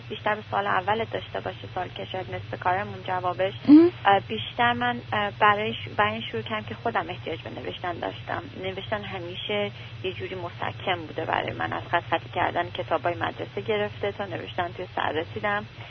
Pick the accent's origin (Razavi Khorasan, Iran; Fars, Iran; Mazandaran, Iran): Mazandaran, Iran; Sari; also born or lived in Tehran; now in Sacramento, United States; ماه 59 در ساری به دنیا اومدم، تا دوره دبیرستانم اونجا بودم. بعد از اون ساکن تهران شدیم.